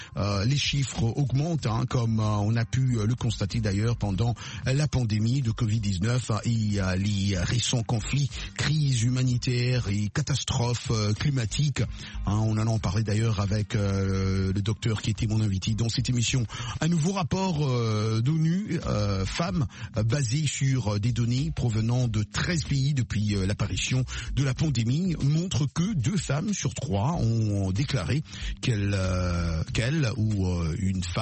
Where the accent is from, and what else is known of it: DR Congo